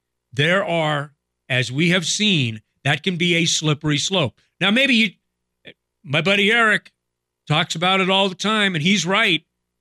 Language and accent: English; Pacific Northwest, United States; And I grew up in the Pacific Northwest.